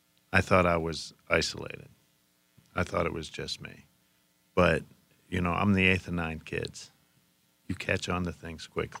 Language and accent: English; Johnstown, Pennsylvania, United States; Beginning when I was 10 years old in my hometown of Johnstown, Pennsylvania, in my Catholic school of St. Clement's Parish